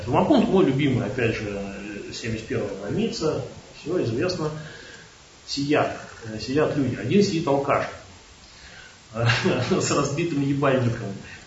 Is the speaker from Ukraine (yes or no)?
no; Ryazan, Ryazan Oblast, Russia; Я вот из Рязани.